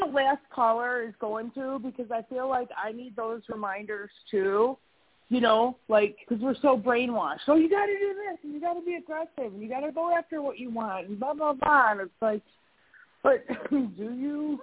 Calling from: Wisconsin, United States; I am in Wisconsin.

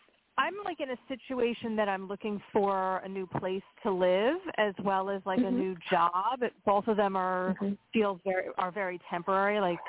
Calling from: Pennsylvania, United States; Hi, thank you. This is … from Pennsylvania.

